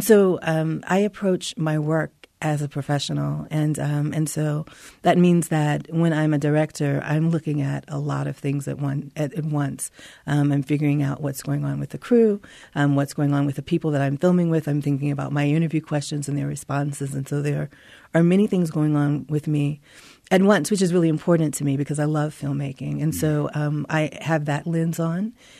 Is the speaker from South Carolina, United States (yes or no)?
no; Mississippi, United States; And I'm from Mississippi, where lynching terror was pervasive.